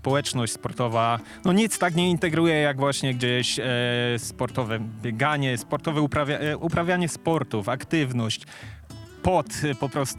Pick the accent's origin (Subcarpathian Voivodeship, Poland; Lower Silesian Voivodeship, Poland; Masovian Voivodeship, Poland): Subcarpathian Voivodeship, Poland; Rzeszów; Jestem rzeszowianinem od urodzenia, mieszkam na Podkarpaciu od urodzenia